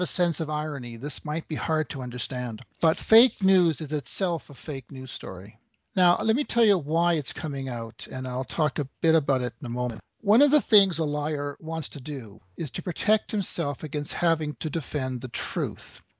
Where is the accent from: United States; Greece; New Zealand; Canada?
Canada; I'm a Canadian journalist.